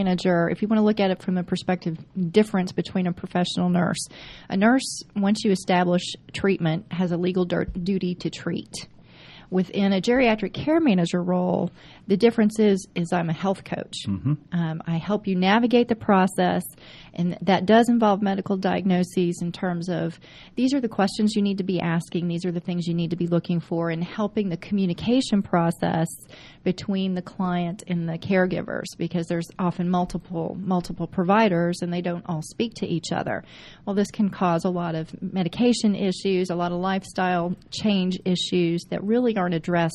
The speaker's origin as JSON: {"language": "English", "region": "Kentucky", "country": "United States", "also_born_or_lived": "Florida / New York / New Jersey", "lives_now": "Georgia, United States", "said": "I'm originally from Kentucky, and I went to University of Kentucky and graduated with my first nursing degree over 20 years ago. It has taken me all over the Eastern Coast, from Florida to New York to New Jersey, and landing here in Georgia."}